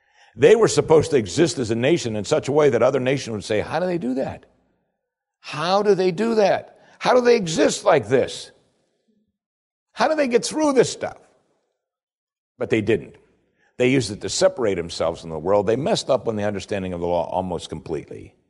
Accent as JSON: {"language": "English", "country": "United States", "tie": "born or raised there", "said": "Because we grew up in America."}